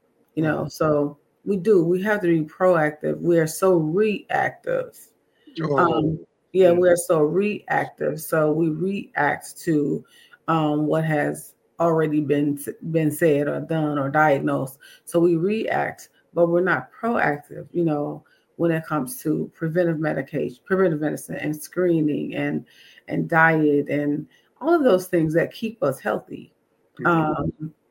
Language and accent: English; Muskegon Heights, Michigan, United States; Okay, so yes, I am originally from Muskegon Heights.